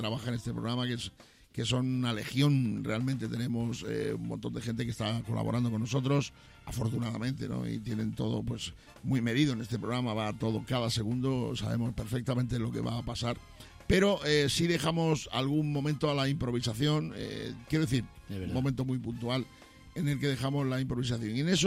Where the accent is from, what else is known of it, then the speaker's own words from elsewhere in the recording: Badajoz, Extremadura, Spain; yo venía de Badajoz, donde yo soy, sabéis que yo soy extremeño, soy de Badajoz, nací